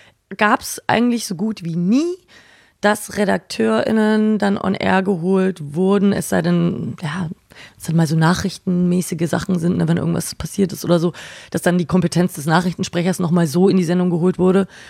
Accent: Nuremberg, Bavaria, Germany; now in Berlin, Germany; Ich bin ja aus Nürnberg nach Berlin gegangen

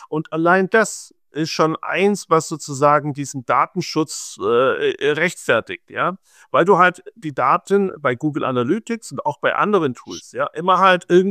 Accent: Augsburg, Bavaria, Germany; Ja, ich bin 1976 in Augsburg geboren, ein waschechter Augsburger sozusagen

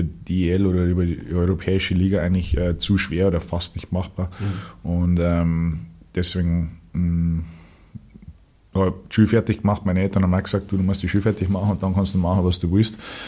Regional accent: Germany; Dann sage ich, nein, ich bin Deutscher. Und dann, wenn sie mir ein bisschen reden hören, dann kriegen sie es schon wieder. Dann hören sie den Akzent schon raus.

